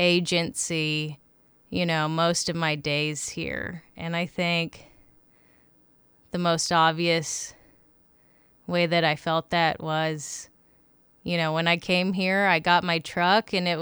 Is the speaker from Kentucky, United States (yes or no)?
yes; Louisville, Kentucky, United States; now in Wrangell, United States; I'm from Louisville, Kentucky, so that is a big city, you know, in the South/Midwest.